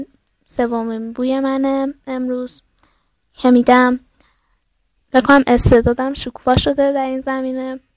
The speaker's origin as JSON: {"language": "Persian", "country": "Iran", "accent": "Turkish", "said": "بالاخره ترکم، خب چیکار کنم، لهجه دارم"}